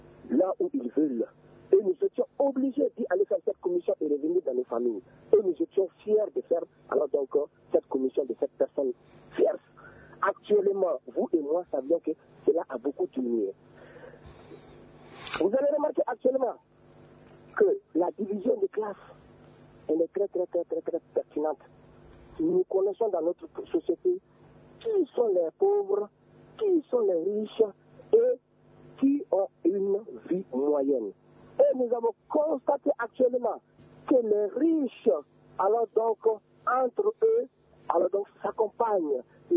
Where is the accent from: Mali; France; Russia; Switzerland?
Mali; Nous sommes fiers de dire que nous sommes solidaires, nous sommes fiers de dire que nous sommes des Maliens.